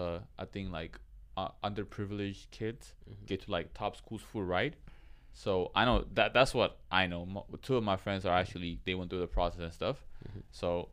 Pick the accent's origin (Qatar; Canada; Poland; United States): Qatar; I'm from Qatar, bro.